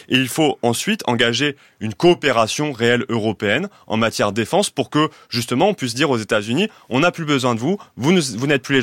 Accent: Amiens, Hauts-de-France, France; Chez moi, à Amiens, les fermetures des usines, le recul des services publics, la mise en concurrence des agriculteurs

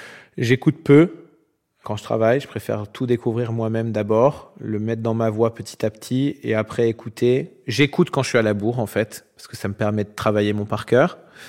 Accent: Annecy, Auvergne-Rhône-Alpes, France; born there; Je suis né à Annecy, en Haute-Savoie, en 1984.

